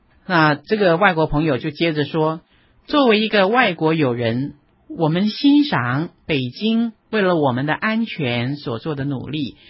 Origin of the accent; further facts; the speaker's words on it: China; 今天呢我想和大家一起看一看，我们中国人呢都很喜欢待客之道，对不对？